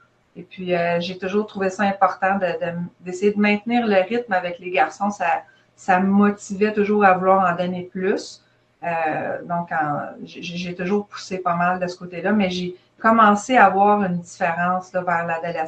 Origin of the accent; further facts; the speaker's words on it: LaSalle, Quebec, Canada; J'ai grandi à Ville-la-Salle, puis à Ville-la-Salle, les sports les plus populaires, c'était toujours le hockey l'hiver, puis le baseball l'été.